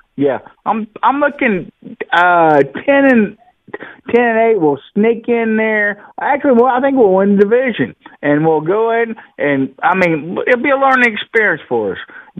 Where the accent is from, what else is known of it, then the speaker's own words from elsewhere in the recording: Illinois, United States; I'm still a Packers fan. I grew up in Southern Illinois. When I was young, I live in Tennessee.